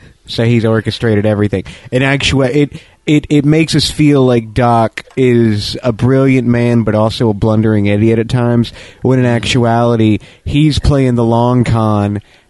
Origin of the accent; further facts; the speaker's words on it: Florida, United States; I was a kid growing up in Florida